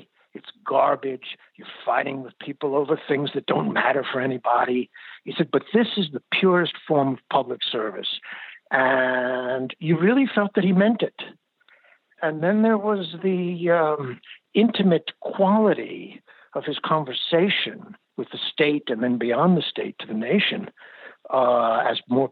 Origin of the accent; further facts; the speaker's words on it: New York, United States; Well, as a New Yorker, and many of us in New York